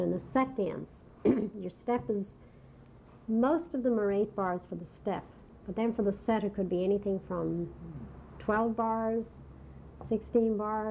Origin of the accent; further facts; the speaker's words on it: Dublin, Leinster, Ireland; born there; also born or lived in Hartford, United States; Well, I was born in Dublin, Ireland.